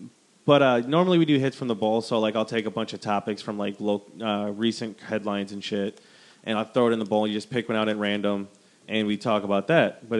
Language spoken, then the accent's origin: English; Wisconsin, United States; Yeah, I grew up in Wisconsin.